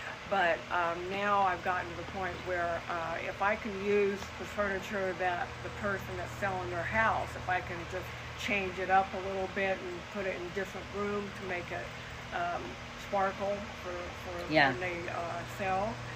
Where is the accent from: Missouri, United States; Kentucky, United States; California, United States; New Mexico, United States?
California, United States; moved away as an adult; also born or lived in Greece / Caribbean; Well, I'm originally from California. I'm a California girl, grew up there. I moved out of there about 1989, and I did a little bit of traveling. I lived in Greece for a while, lived in the Caribbean.